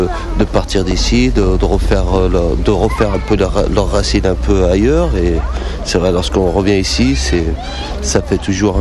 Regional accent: Lyon, Auvergne-Rhône-Alpes, France; Bon, j'étais du quartier, ouais. J'étais de la Duchère.

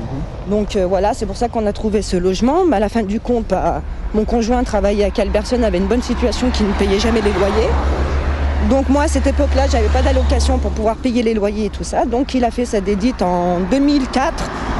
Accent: Oullins, Auvergne-Rhône-Alpes, France; Moi je suis né à Oulin, moi. J'ai grandi un petit peu à Oulin, et puis après, je suis allé un petit peu de partout, voilà.

